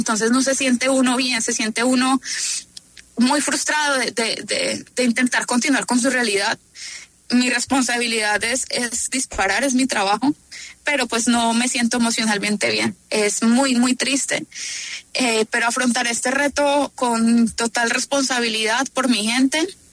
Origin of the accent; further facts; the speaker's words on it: Pereira, Risaralda, Colombia; now in Puerto Rico; en el equipo en este momento somos dos pereiranos y el entrenador nacional que vive en Pereira. No tenemos dónde entrenar en este momento. Yo vivo pues en Puerto Rico